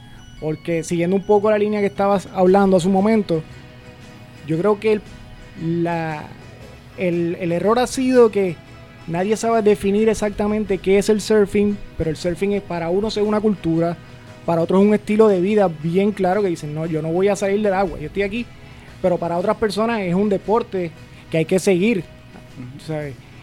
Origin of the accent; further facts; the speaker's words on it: Rincón, Puerto Rico; Yo soy de Rincón, como dijo Ernie, desde muy pequeño veo a todo el mundo corriendo en bicicleta, cargando su tabla para ir a surfear y todo eso.